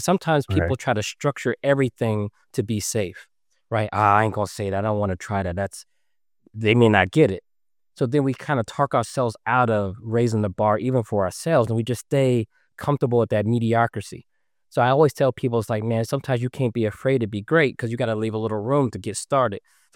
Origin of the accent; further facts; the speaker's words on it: Atlanta, Georgia, United States; I remember when I used to live in Atlanta, and I'm from Atlanta, where I'm from, and grew up